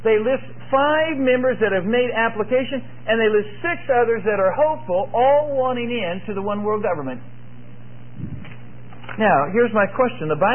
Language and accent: English; Wichita, Kansas, United States; Here's my hometown paper, Wichita Eagle and Beacon.